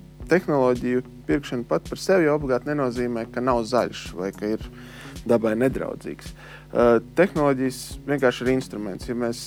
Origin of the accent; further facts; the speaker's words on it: Riga, Latvia; tā kā es kā rīdzinieks